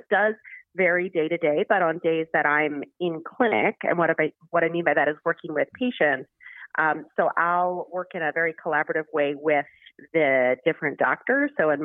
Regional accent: Baltimore, Maryland, United States; I am from Baltimore, Maryland, and I've been a genetic counselor for a little over 10 years.

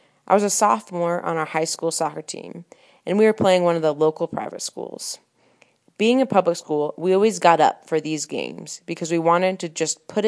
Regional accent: Seattle, Washington, United States; So I grew up in Seattle, where we had fields called Syntrex.

